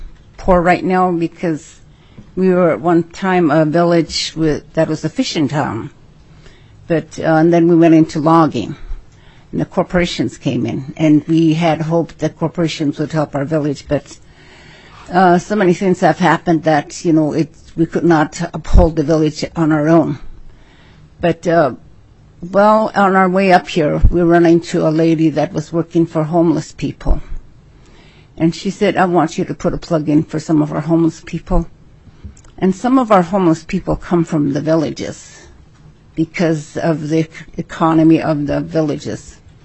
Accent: Kake, Alaska, United States; Hi, I'm from Cake, Alaska, City of Cake.

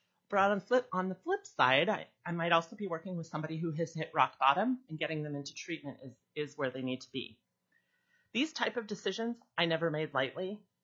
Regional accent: Fairbanks, Alaska, United States; I am a fourth-generation Alaskan. I was born and raised in Fairbanks. My paternal grandparents homesteaded off Chena Hot Springs Road up there. A fun fact, my great-grandma was born in Chicken.

